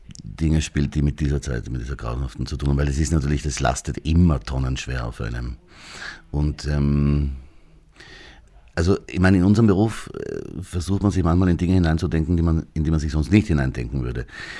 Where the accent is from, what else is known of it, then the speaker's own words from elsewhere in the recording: Graz, Styria, Austria; Ich bin in Graz aufgewachsen